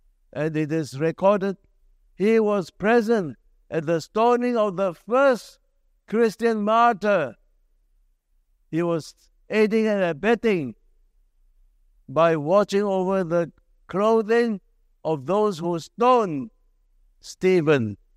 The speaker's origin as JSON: {"language": "English", "country": "Malaysia", "also_born_or_lived": "Australia", "moved": "yes", "lives_now": "Singapore", "said": "I came from Malaysia and I became PR Singapore. I even went to Australia, became PR Australia."}